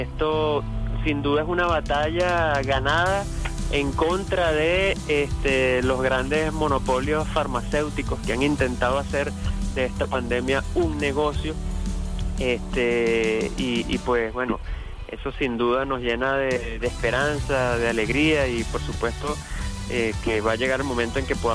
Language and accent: Spanish; Venezuela; superhéroes somos los venezolanos, ¿no?